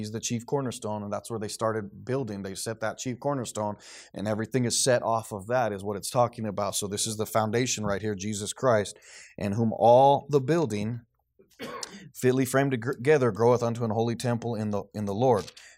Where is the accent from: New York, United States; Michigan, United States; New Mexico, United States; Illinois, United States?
New Mexico, United States; Roswell; Okay, now I grew up in Roswell. I was born in Roswell.